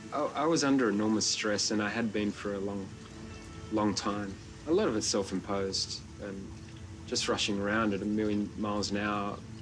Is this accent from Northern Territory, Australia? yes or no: no; Sydney, New South Wales, Australia; I'm from Sydney, Australia.